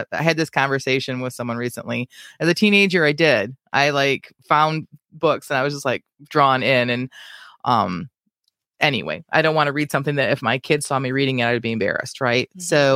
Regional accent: Lansing, Michigan, United States; I did not grow up in Lansing. I grew up near Lansing.

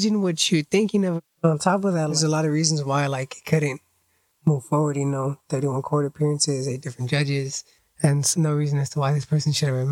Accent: California, United States; You know, 24 years old, born and raised in Orange County, formerly incarcerated myself.

